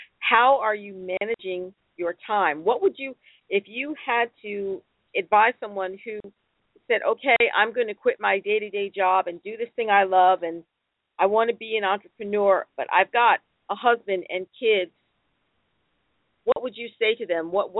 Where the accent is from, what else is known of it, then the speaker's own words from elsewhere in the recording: United States; now in Denmark; I'm an American, and I am supposedly on, you know, the highly educated, master's degreed, English-speaking American